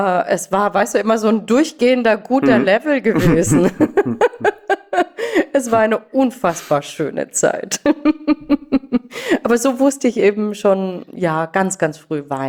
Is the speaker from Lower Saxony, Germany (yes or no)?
no; Freiburg, Baden-Württemberg, Germany; ich bin ja ursprünglich am Freiburger Stadttheater groß geworden, weil mein Papa war ja Opernsänger